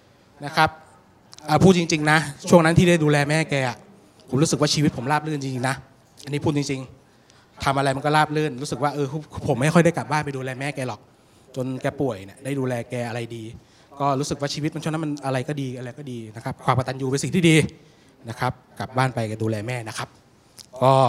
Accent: Pak Chong, Nakhon Ratchasima, Thailand; เป็นช่องรีวิวไปเที่ยวหรือว่ารีวิวของร้านอาหารในอำเภอปากช่องนะครับบ้านเกิดเมืองนอนผม

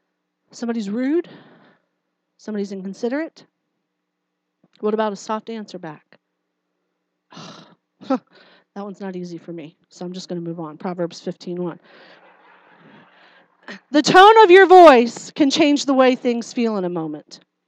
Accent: New Jersey, United States; I am from New Jersey, and I tell it like it is.

